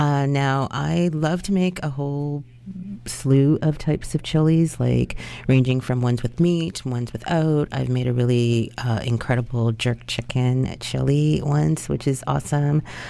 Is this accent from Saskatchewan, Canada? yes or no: no; Ontario, Canada; moved away; also born or lived in Alberta; since I'm originally from Ontario and lived in Alberta for a whopping 13 years